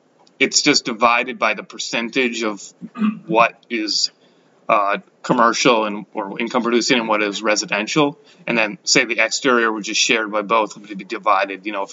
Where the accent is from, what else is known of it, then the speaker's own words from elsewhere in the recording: Rhode Island, United States; I'm from Rhode Island, and I know they dropped their state credit for commercial